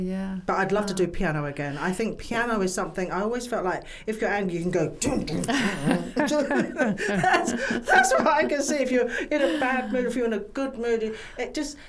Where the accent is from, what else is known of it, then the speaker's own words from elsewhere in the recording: United Kingdom; Everybody knows I'm British. A British sense of humour.